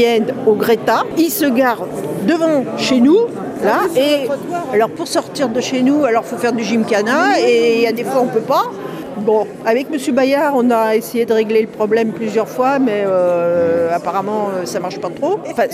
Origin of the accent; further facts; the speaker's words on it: Martinique, France; Ma sœur vient de Pau et moi je viens de la Martinique.